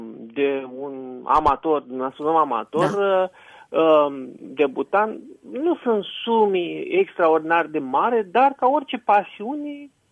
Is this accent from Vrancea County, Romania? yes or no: no; Galați, Galați County, Romania; că de fapt eu sunt gălățean, acolo m-am format.